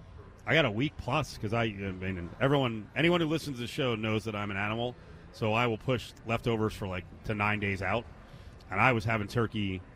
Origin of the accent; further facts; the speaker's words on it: New Jersey, United States; I mean, we're both from New Jersey. I never had it at home.